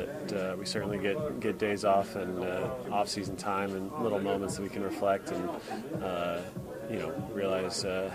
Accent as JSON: {"language": "English", "town": "San Diego", "region": "California", "country": "United States", "tie": "born or raised there", "said": "Well, I grew up in San Diego, so a lot of Padre greats."}